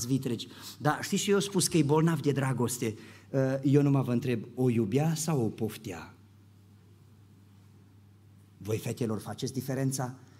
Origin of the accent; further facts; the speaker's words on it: Romania; Noi suntem români.